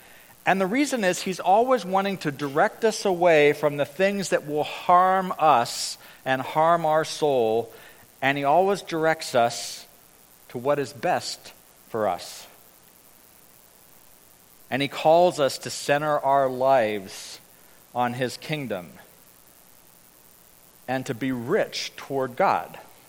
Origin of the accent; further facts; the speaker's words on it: Hong Kong; so I grew up in Hong Kong, grew up in missionary circles, went to lots of missions conferences.